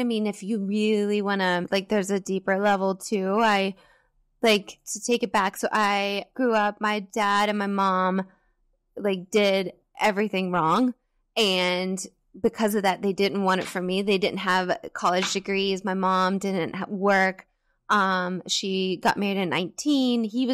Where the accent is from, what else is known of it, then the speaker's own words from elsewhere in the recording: Georgia, United States; moved away; also born or lived in Texas / Alabama; I was born in Texas, grew up in Georgia, went to school in Alabama. I went to Auburn, and somehow I am now living in Massachusetts.